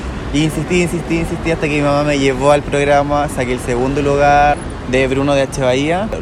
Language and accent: Spanish; Melipilla, Santiago Metropolitan, Chile; Yo nací acá en Melipilla, estudié en el Colegio Los Groños. Siempre he pertenecido acá, tengo 28 años.